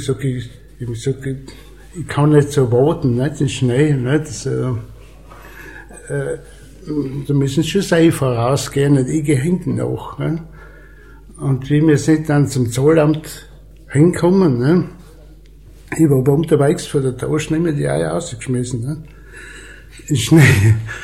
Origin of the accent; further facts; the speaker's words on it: Austria; Salz ist interessanterweise in Jugoslawien billiger gewesen als wir bei uns in Österreich.